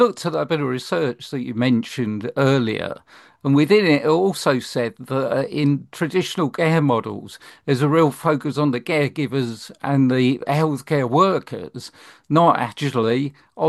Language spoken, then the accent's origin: English; London, United Kingdom; my background, I'm a Londoner, I was born in London, and so my kind of cultural background is all of that.